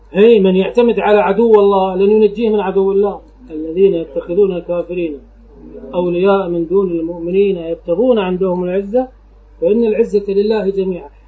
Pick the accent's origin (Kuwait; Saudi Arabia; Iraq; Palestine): Kuwait; حتى هم نقلوا الصراع الطبقي عندنا في الكويت